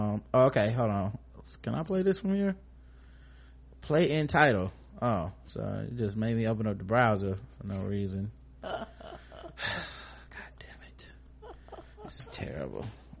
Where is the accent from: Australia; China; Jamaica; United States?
Jamaica; As a Jamaican, I'm coming with all the bias in the world when I tell you, Karen, that you're gonna love it.